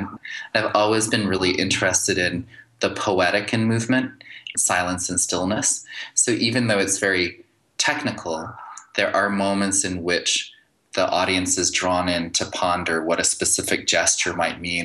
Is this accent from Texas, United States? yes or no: no; Santa Fe, New Mexico, United States; When I grew up in Santa Fe, I went to bilingual public schools in the day, and then I went to martial arts classes in the evening, and I had this family that was Korean and American, and I had friends who were Latino and American Indian.